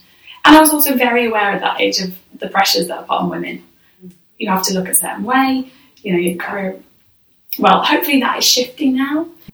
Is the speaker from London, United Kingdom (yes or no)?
no; Leeds, Yorkshire and the Humber, United Kingdom; I'm from Leeds, went to a comprehensive